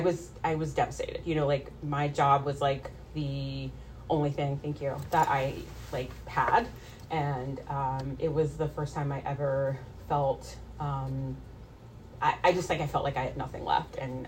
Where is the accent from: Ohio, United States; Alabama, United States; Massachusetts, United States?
Massachusetts, United States; Boston; To start off, I grew up here in Boston.